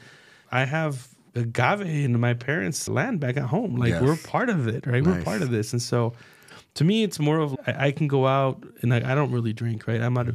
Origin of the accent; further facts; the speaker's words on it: Jalisco, Mexico; I was born and raised in the Hueo, Jalisco, right?